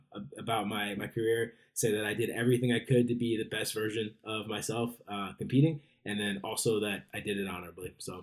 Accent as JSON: {"language": "English", "region": "Colorado", "country": "United States", "tie": "born or raised there", "said": "Oh, I love Denver. I grew up in Park Row. My dad was out with the Broncos. I love Colorado."}